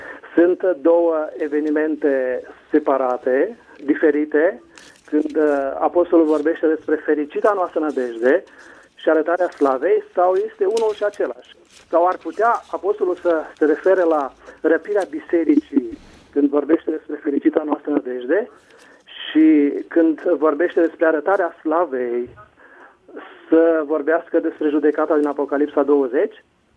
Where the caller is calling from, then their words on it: Vienna, Austria; din Viena și mă bucur să vă aud.